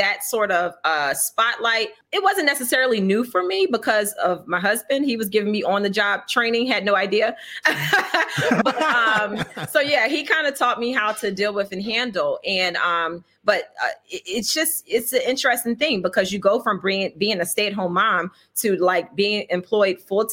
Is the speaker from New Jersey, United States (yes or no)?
yes; Atlantic City, New Jersey, United States; I'm from New Jersey, Atlantic City.